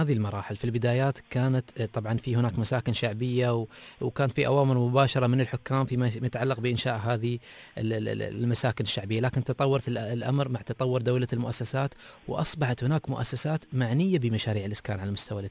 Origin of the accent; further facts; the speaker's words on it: United Arab Emirates; أعتز وأقول بكل فخر إني إماراتي